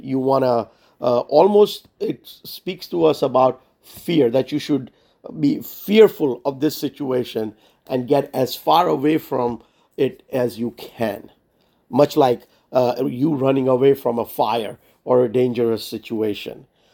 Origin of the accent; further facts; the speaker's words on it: India; I come from India.